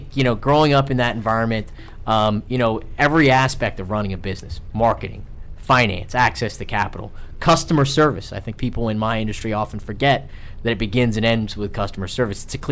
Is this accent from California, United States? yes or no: no; Blacksburg, Virginia, United States; I grew up in Blacksburg, Virginia. They operated a small motel there, the Red Carpet Inn, that was in town